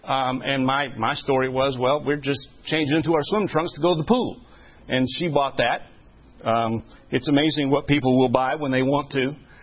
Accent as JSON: {"language": "English", "region": "New England", "country": "United States", "tie": "born or raised there", "said": "I was raised mostly in New England, a very liberal part of the country"}